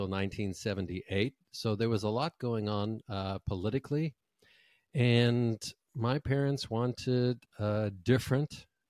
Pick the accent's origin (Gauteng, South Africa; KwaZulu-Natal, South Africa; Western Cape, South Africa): Gauteng, South Africa; Johannesburg; I grew up in Johannesburg. My family had moved there in the late 1800s. European Jews trying to escape religious persecution.